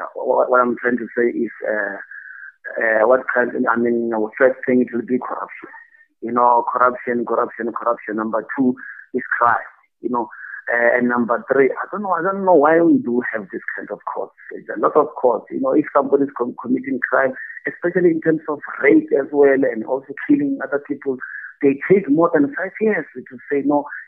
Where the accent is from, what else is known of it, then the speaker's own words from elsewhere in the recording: South Africa; Even if you can wear a t-shirt of any kind of color, just to show that we are South African, we support sports, that we support football